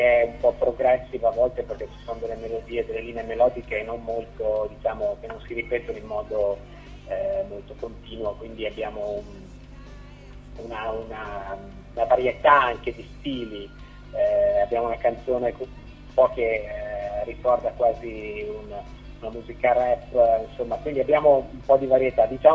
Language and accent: Italian; Faenza, Emilia-Romagna, Italy; noi siamo un gruppo romagnolo, siamo di Faenza e siamo nati nel 2011